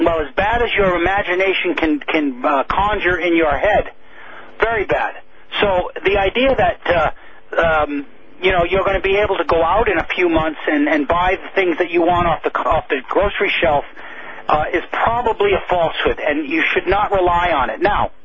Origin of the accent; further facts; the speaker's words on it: United States; In a town like my hometown in the United States, with about 15,000 to 17,000 people, there are 30 policemen on the force.